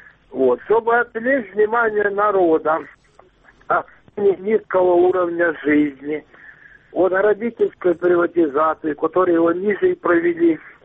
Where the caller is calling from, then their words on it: Luhansk Oblast, Ukraine; из Луганской области.